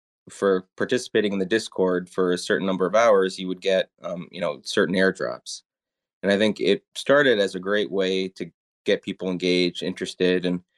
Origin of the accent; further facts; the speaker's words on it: United States; accent: American; I'm American. I guess you heard from the accent.